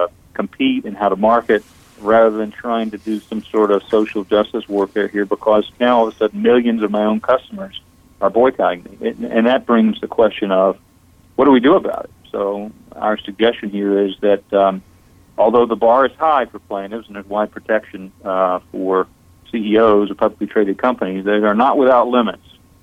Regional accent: North Carolina, United States; within a couple of weeks of my home state, North Carolina, passing their bathroom bill, HB2

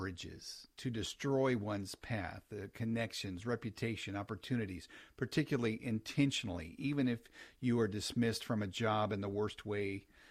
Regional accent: Missouri, United States; Thanks for calling from my home state, the Show Me State.

